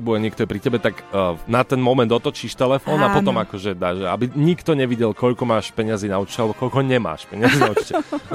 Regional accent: Košice, Košice Region, Slovakia; ktorá je na Košiciach, na mojom rodnom meste. Milujem východ.

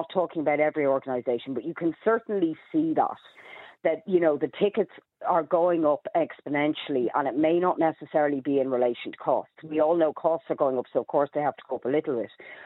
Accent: Dublin, Leinster, Ireland; okay, if we're from Dublin, and Croke Park is obviously in Dublin, you know, we'd have a certain amount of expense.

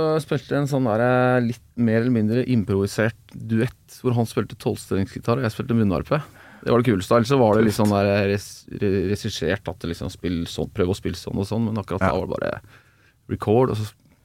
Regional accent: Oslo, Norway; now in Bø, Norway; Ja, altså, jeg kommer jo fra Oslo, selvfølgelig.

